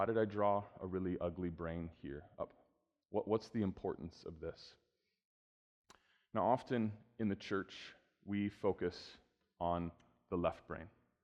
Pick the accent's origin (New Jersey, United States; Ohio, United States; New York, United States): Ohio, United States; Bellefontaine; also born or lived in Indiana / Michigan; I grew up in Bell Fountain, Ohio, Zion, right?